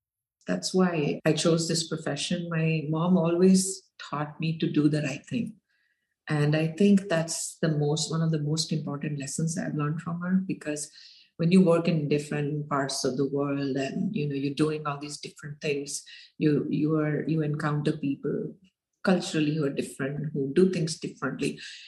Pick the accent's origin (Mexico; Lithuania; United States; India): India; So, you know, I grew up in India in late 80s